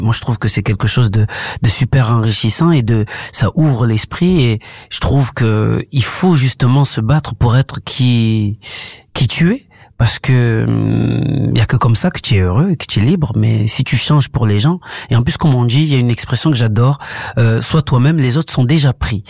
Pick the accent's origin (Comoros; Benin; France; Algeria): Comoros; Je suis originaire des Comores.